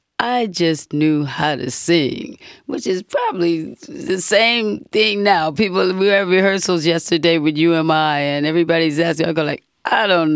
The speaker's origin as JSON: {"language": "English", "town": "Los Angeles", "region": "California", "country": "United States", "tie": "born or raised there", "said": "I grew up in South Central L.A., which we call Watts back then. It's still Watts now."}